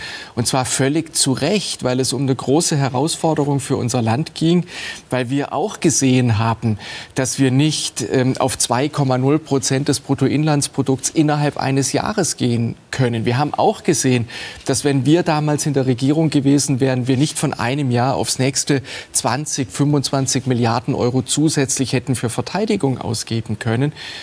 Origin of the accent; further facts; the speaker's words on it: Baden-Württemberg, Germany; ich komme aus dem Schwarzwald, das ist eine Tourismusregion.